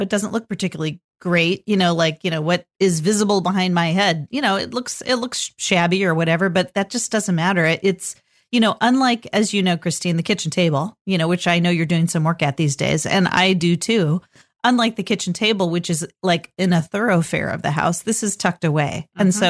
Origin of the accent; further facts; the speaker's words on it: California, United States; now in Portland, United States; I grew up in California and nobody had basements. So basements had this sort of allure. When I moved to Oregon, when I moved to Portland, most houses here do have basements.